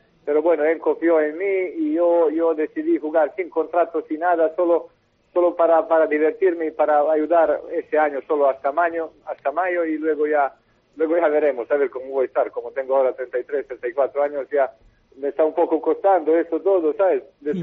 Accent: Montenegro; Spanish is a second language; moved away as an adult; also born or lived in Spain; cuando salí de Montenegro, primera casa siempre porque tuve mi primer equipo de Cangas. Y luego, después de 2 años, me pasé a Valladolid.

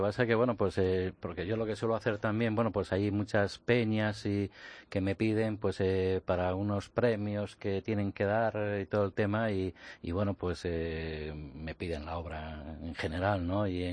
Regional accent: Ávila, Castile and León, Spain; hace 3 años, en mi tierra, en Ávila, que llevaba sin exponer allí 37 años.

